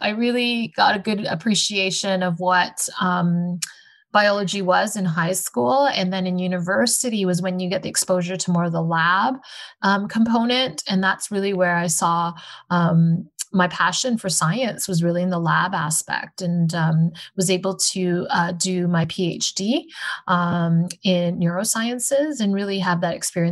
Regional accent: Ottawa, Ontario, Canada; also born or lived in Winnipeg / Hong Kong; I am Canadian. I was born in Winnipeg and grew up in Ottawa, but moved to Hong Kong in my teenage years and finished out high school there and came back for university.

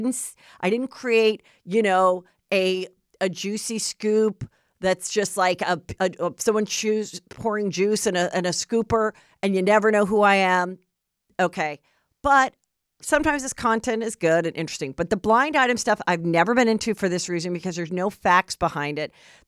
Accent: Los Angeles, California, United States; I'm not from the Bronx. I'm from the south side of Ventura, okay? Boulevard in the Valley, 818 till I die.

